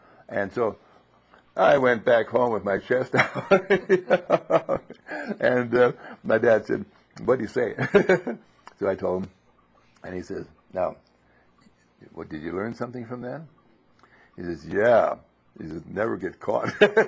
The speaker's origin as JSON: {"language": "English", "town": "Wauwatosa", "region": "Wisconsin", "country": "United States", "said": "well, I'm from Wauwatosa."}